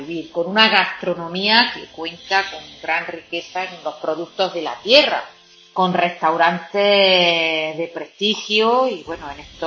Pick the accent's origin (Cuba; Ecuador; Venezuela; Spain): Spain; Jódar, Andalusia; por darle difusión a mi pueblo, a Jódar, para que sigan visitándolo y para que no solamente visitándolo, sino que se vengan a vivir a nuestro municipio.